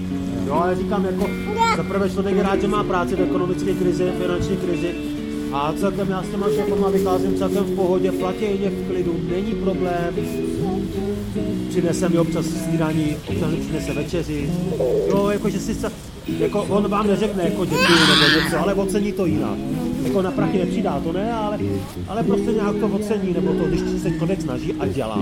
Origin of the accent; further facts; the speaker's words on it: Moravia, Czechia; Já jsem z Moravy a byl jsem tam na Silvestra